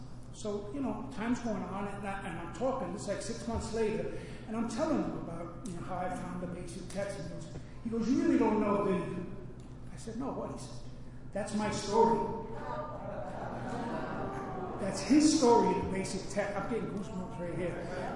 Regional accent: New York, United States; also born or lived in Auburn; I said, I guess I'm from upstate New York. I've been up there a lot longer than I've been in the city. But now I live in Woodstock, and I really enjoy it.

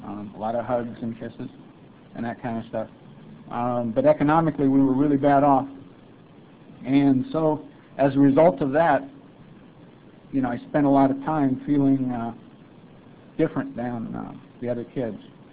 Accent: Portland, Oregon, United States; also born or lived in Chicago, Illinois; I was born in Chicago, Illinois, and I moved pretty soon after I was born, I guess, to Portland, Oregon, and that's where I grew up.

